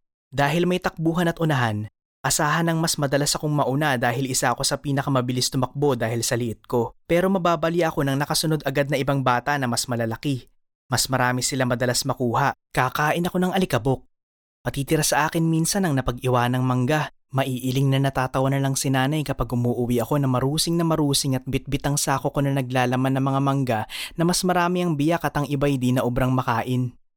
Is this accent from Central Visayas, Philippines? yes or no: no; Candelaria, Calabarzon, Philippines; sa amin sa Candelaria, bihira magsasakang nakatutok lang sa pagtatrabaho sa bukid para sa pagtatanim o pag-aanin ng palay